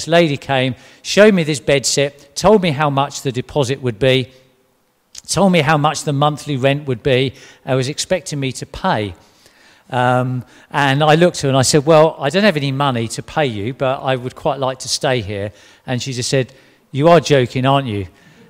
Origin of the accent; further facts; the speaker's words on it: South East England, United Kingdom; Now, growing up in Kent and Sussex, most of the southeast, I knew where Tunbridge Wells, roughly where Tunbridge Wells was.